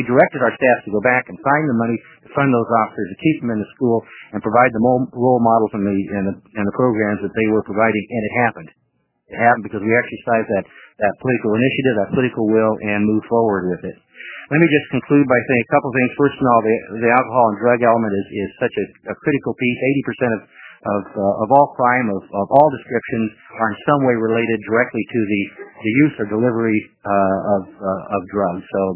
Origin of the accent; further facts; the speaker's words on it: Oregon, United States; I'm from Hood River County.